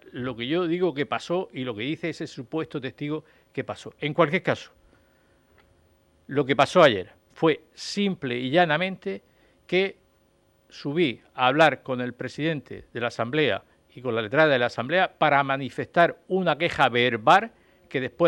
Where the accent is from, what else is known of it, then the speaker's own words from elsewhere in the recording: Totana, Region of Murcia, Spain; en mi pueblo se dice, yo soy de Totana